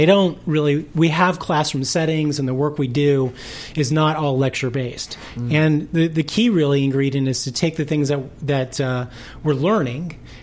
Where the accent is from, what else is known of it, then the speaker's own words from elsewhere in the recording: Los Angeles, California, United States; I was born in Los Angeles, uh-huh. And then my parents lived in Van Nuys, so